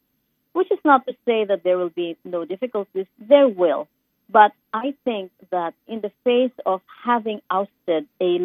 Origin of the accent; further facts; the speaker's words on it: Philippines; now in Singapore; but also in the Philippines, I'm a Filipino